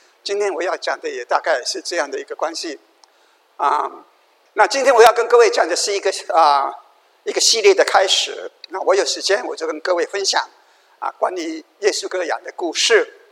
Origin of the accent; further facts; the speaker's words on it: China; 犹太人的祭祀文化属于伊甸园外，我们中国人也有我们的祭祀文化。